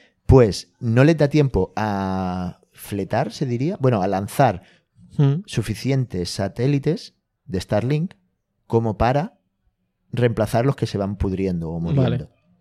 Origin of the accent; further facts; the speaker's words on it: Spain; si no me dicen cuántos campos de fútbol es, como español, no sé cuán